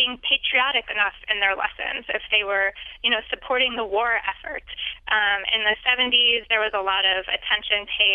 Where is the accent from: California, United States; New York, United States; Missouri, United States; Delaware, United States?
New York, United States; I grew up in New York. I also live in New York.